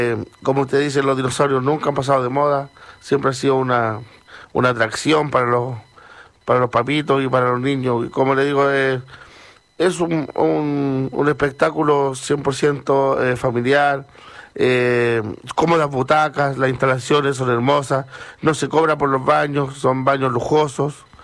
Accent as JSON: {"language": "Spanish", "town": "Talca", "region": "Maule", "country": "Chile", "said": "Ah, soy de Talca."}